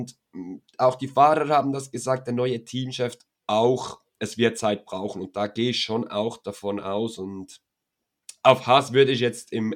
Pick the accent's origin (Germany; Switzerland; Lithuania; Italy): Switzerland; Also ich muss auch sagen, auch ich als Schweizer